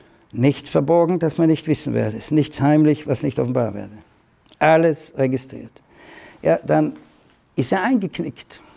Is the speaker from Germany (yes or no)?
no; Austria; man konnte als Österreicher vor der Wende, gab es kaum ein Land, wo man so gut reisen konnte, West und Ost.